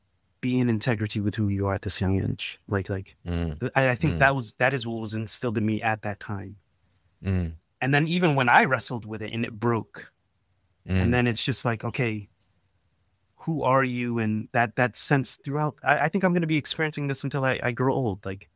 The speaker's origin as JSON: {"language": "English", "region": "the South", "country": "United States", "tie": "born or raised there", "said": "I grew up in America and I grew up in the South too."}